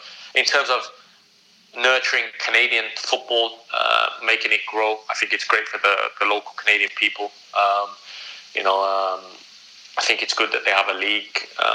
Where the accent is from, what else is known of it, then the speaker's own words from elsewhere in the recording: England, United Kingdom; being an Indian lad and being English, you know, I don't know if people were really, really happy about it.